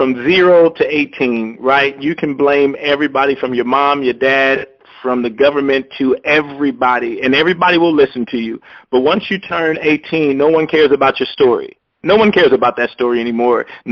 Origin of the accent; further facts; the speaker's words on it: Compton, California, United States; Growing up in Compton, that's what I had to do.